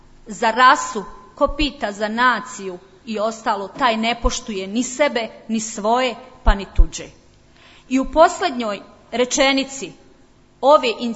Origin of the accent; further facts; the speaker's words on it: Vareš, Federation of Bosnia and Herzegovina, Bosnia & Herzegovina; Ja kao ponosna varaška Bošnjakinja tražim da se kao Bošnjakinja poštujem